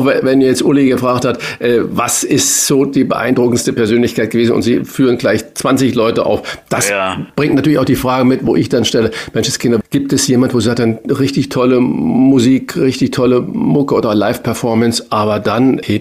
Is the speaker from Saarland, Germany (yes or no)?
yes; Saarland, Germany; born there; now in Hamburg, Germany; bin gebürtiger Saarländer